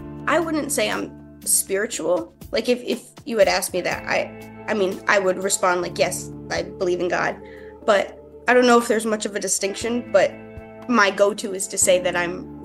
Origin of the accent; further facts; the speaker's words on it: Massachusetts, United States; I am from Western Massachusetts, and I have followed the Catholic religion. I have been Catholic my whole life.